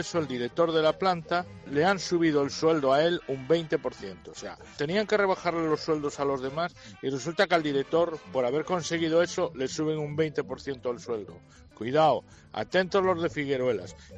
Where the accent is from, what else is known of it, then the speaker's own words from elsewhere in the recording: Vigo, Galicia, Spain; yo soy de Vigo y resulta que aquí en Vigo lograron hacer bajarse el sueldo